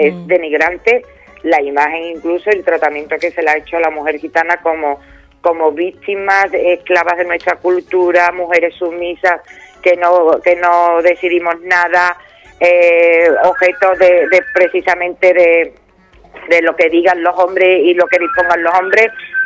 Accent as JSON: {"language": "Spanish", "country": "Spain", "said": "somos ciudadanos y ciudadanas de pleno derecho porque somos españoles y españolas"}